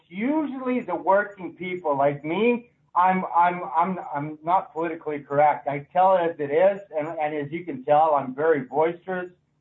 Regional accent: Alberta, Canada; I'm from Canada here, Alberta.

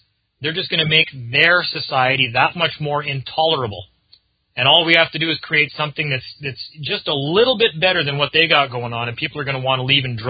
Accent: Winnipeg, Manitoba, Canada; also born or lived in Alberta; what I loved about Winnipeg, where I live. Even up to 4 years ago, when I moved back here from Alberta in Canada, and I moved back to Winnipeg where I grew up

